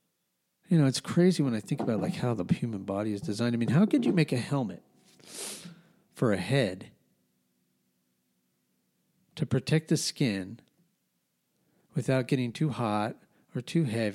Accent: New Mexico, United States; I grew up in New Mexico, you know, I've always had, I've grown up in different races. We, you know, there was a lot of Mexicans, a lot of Spanish. When I grew up in New Mexico, when I was in high school and middle school, there was a lot of gangs.

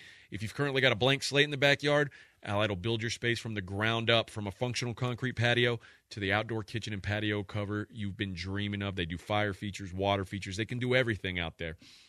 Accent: Houston, Texas, United States; also born or lived in Bay City / Austin / Nashville; I grew up here. I was born in Bay City, Texas. I mean, I've obviously been around a lot of different places. I was in Austin for a long time. I was in the Army. I was in Nashville for a long time.

